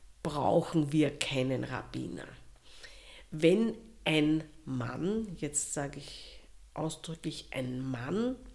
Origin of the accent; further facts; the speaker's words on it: Austria; Wir sind ja Österreicher